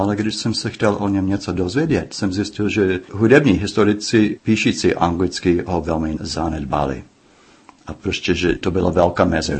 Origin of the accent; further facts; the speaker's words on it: United States; now in Czechia; mě jako Američan žijící v Čechách